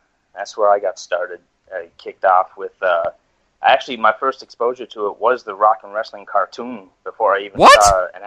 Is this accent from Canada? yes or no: yes; Canada; now in Texas, United States; I'm from Texas. I'm actually born and raised in Canada, and it took a meeting a woman like … to get me moved down here to Texas.